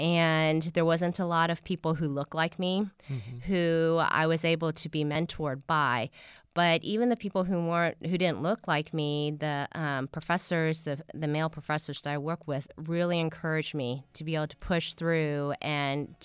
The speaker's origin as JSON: {"language": "English", "town": "Houston", "region": "Texas", "country": "United States", "tie": "born or raised there", "said": "I grew up in Houston, Texas, 15 minutes away from the Johnson Space Center."}